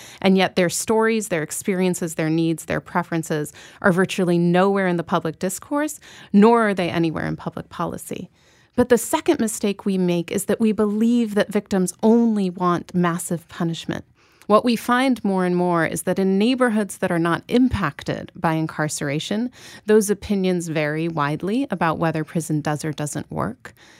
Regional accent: Chicago, Illinois, United States; I grew up in Chicago in the time that I now understand historically is when mass incarceration was getting its sea legs.

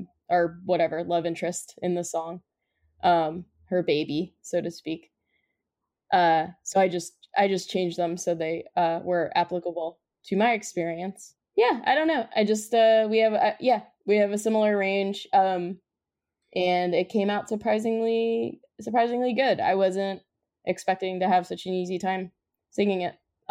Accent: New Jersey, United States; I mean, we're from New Jersey, so it's pretty hard to grow up.

